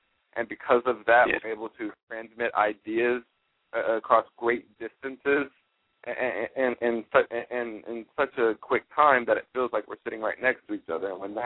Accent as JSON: {"language": "English", "region": "Texas", "country": "United States", "said": "Oh, I was just saying, I actually, I'm from Texas."}